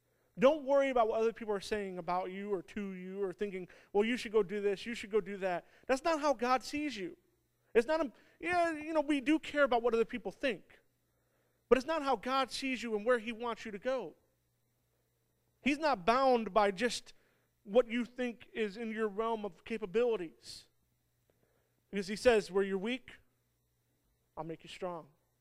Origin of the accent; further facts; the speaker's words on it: Michigan, United States; now in New Jersey, United States; You know, I'm originally from Michigan. I never thought I would be in New Jersey as a youth pastor.